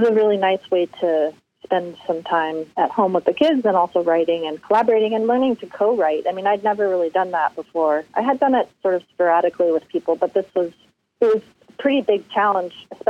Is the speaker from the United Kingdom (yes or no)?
no; Colorado, United States; So, and I grew up in Colorado, so we would take these trips high up into the mountains backpacking